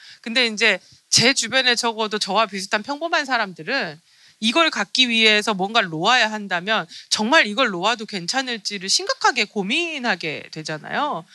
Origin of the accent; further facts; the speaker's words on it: South Korea; now in United States; 아주 오랫동안 한국 사람을 살았고 나도 한국 사람이라고 느끼고